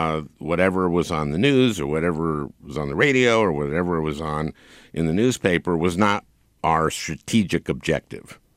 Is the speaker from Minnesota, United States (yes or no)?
yes; St. Louis Park, Minnesota, United States; And I grew up in St. Louis Park, which is kind of the Jewish suburb of Minneapolis.